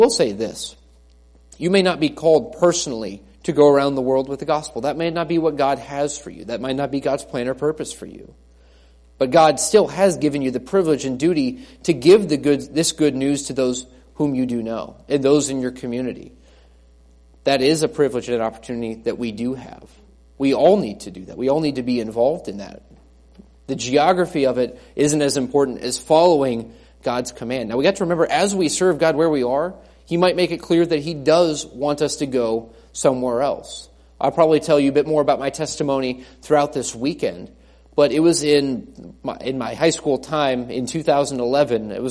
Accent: Rootstown, Ohio, United States; also born or lived in Stow, Ohio; where I grew up in Akron, Ohio area, in Rootstown, Ohio, in Stowe, Ohio

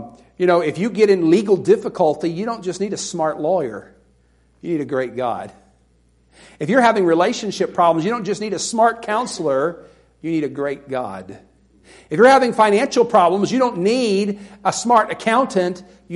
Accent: Southern United States, United States; Look, I grew up in the South. I grew up in Tornado Alley.

